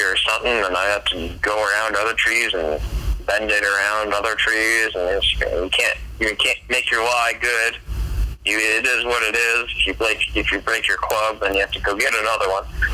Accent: Lanesboro, United States; Growing up in Lanesboro was wonderful. Kind of grew up in the woods, actually.

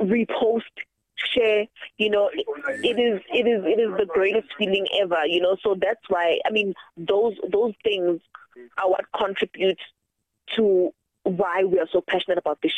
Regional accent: Johannesburg, Gauteng, South Africa; and we're from Hillbrow, like we always do this for the passion

